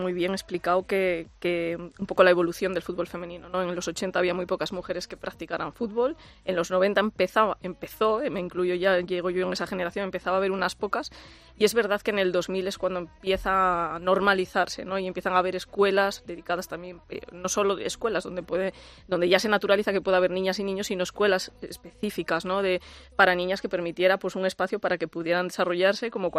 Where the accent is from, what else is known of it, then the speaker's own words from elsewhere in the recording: Asturias, Spain; Yo tenía mi trabajo en Asturias, era directora general de deporte allí en mi tierra.